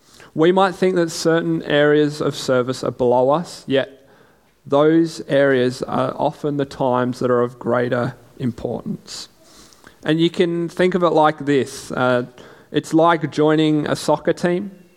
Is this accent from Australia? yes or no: yes; South Australia, Australia; As most of you know, I grew up here in South Australia, and so I was always close to my family